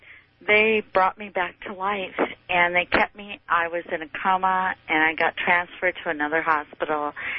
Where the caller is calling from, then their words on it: Anchorage, Alaska, United States; I'm calling from Anchorage, Alaska.